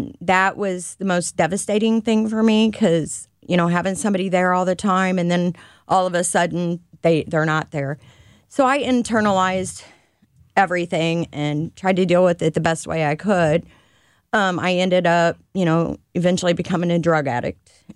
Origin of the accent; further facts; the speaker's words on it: Roxana, Illinois, United States; I grew up in Roxana. I was raised by an alcoholic mom.